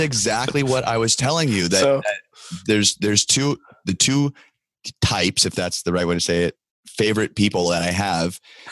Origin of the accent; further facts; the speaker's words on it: San Diego, California, United States; I grew up in San Diego. So I'm a very rare breed. I'm a born and raised San Diegan.